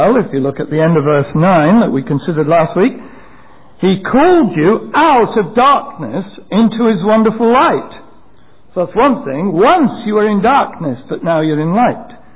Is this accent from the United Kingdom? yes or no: yes; United Kingdom; now in United States; we didn't need a passport, a British passport, because we are British citizens.